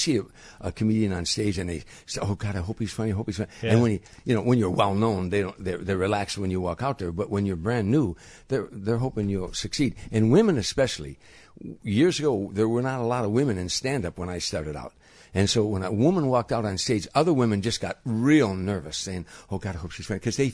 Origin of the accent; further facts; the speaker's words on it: Harvey, Illinois, United States; Talk about where you're from, Harvey. Where are you from? I said, Harvey, Illinois.